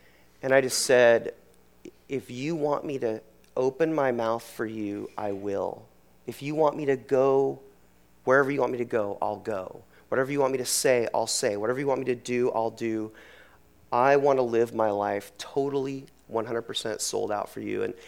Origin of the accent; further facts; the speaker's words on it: Merced, California, United States; I was from Merced, California, Central Valley by Fresno.